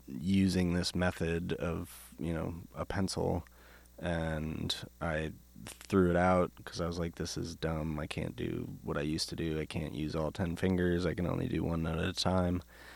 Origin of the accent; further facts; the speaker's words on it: Minneapolis, Minnesota, United States; I'm from South Minneapolis, more specifically the Central Powderhorn neighborhood area. It's known for Powderhorn Park, May Day, lots of taco places.